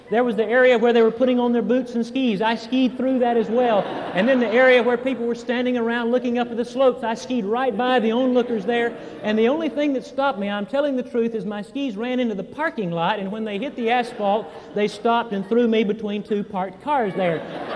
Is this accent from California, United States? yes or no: no; Alabama, United States; I was raised in South Alabama. I'd never skied, I'd never hardly seen snow, and I'd certainly never seen a mountain that high. We wouldn't call that a slope in Alabama.